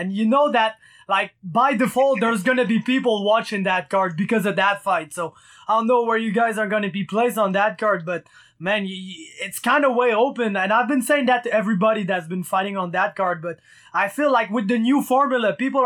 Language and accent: English; Quebec, Canada; You're from Ontario. I'm from Quebec. We're close, man.